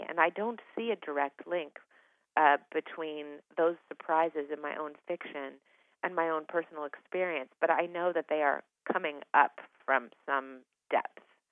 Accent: Eugene, Oregon, United States; I mean, I grew up in Eugene, Oregon, I should say, which is, you know, it was a very sweet place to be a child.

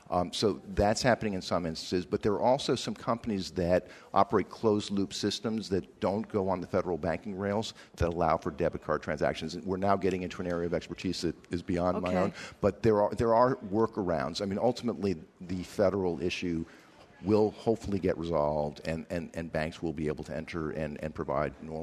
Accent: Brookline, Massachusetts, United States; I grew up in Brookline, and they did actually a really cool job of keeping the historical character

